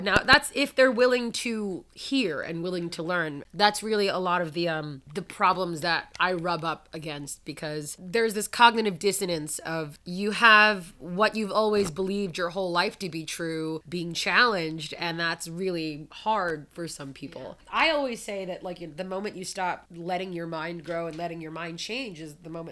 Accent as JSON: {"language": "English", "town": "Jackson", "region": "New Jersey", "country": "United States", "tie": "born or raised there", "also_born_or_lived": "Neptune / Lakewood", "said": "We moved from Neptune to Lakewood to Jackson. And I grew up and graduated high school from Jackson. So I was one of, like, 8 black kids in the entire area."}